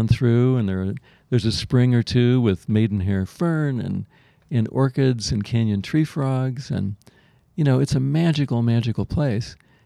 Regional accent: Colorado, United States; also born or lived in Northwest; I grew up in Colorado. I love the Colorado mountains. I did some park rangering in the Northwest.

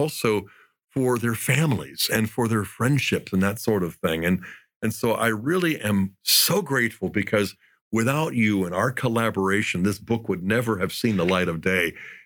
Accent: Bethel Park, Pennsylvania, United States; I grew up in Bethel Park in the 60s.

